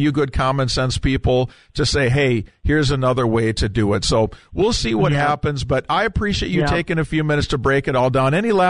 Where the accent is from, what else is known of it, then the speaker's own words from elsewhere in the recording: Minnesota, United States; But it's my home state, and I weep for Minnesota.